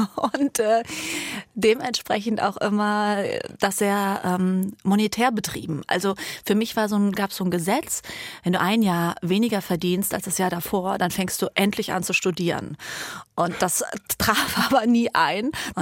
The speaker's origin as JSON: {"language": "German", "town": "Frankfurt", "region": "Hesse", "country": "Germany", "tie": "born or raised there", "said": "ganz allein und eigentlich sehr dörflich bin ich aufgewachsen in Frankfurt."}